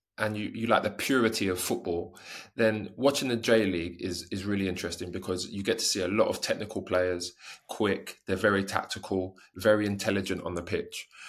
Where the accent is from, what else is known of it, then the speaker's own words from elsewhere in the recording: England, United Kingdom; I'm from England.